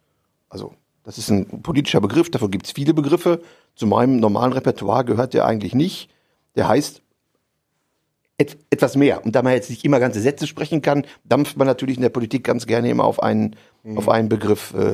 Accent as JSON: {"language": "German", "town": "Gera", "region": "Thuringia", "country": "Germany", "said": "ich komme aus Gera"}